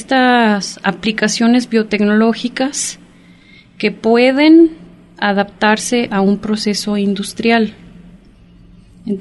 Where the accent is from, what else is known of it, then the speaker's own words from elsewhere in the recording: Jalisco, Mexico; yo soy del sur de Jalisco y curiosamente ahora me encuentro residiendo en la zona norte de Jalisco.